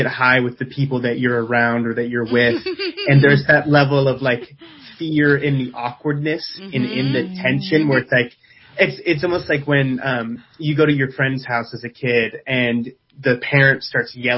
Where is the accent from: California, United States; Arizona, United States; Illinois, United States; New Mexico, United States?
California, United States; Redding; Yeah, so I am from Redding, California, born and raised.